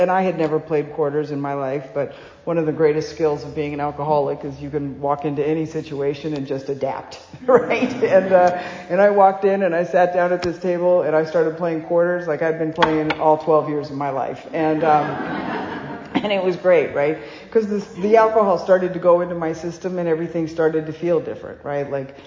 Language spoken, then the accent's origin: English; Los Angeles, California, United States; I grew up in Los Angeles. My dad's an alcoholic. He worked in the music business.